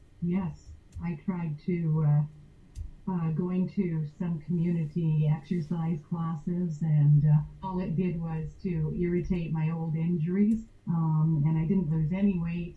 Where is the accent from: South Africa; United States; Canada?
Canada; first language en; also born or lived in Quebec / France; I always believed as a Canadian I should be bilingual because English and French are two official languages. So I'm English speaking, but I studied French for many years. And yes, I did live in Quebec and in France.